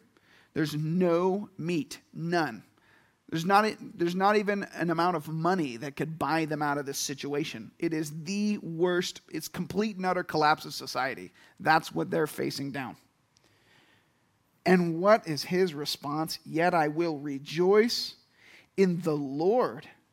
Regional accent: Pennsylvania, United States; A white-tailed deer, I come from Pennsylvania. There's more white-tail than people.

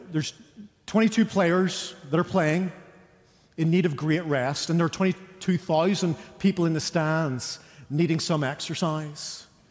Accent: Ireland; this triple degree heat is killing me as an Irishman.

